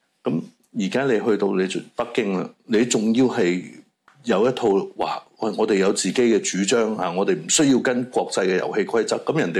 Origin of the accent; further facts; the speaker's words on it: Hong Kong; 我哋香港人系咪都唔肯一齐陪佢唔面对现实咧